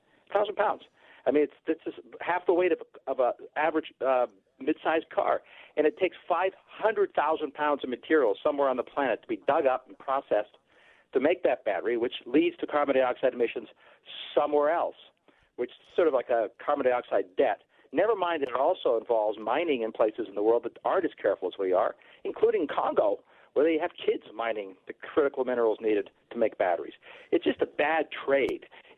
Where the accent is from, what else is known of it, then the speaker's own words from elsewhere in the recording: Canada; born there; I'm from Canada, so, you know, a shout out for my buddies there. At least I was born there.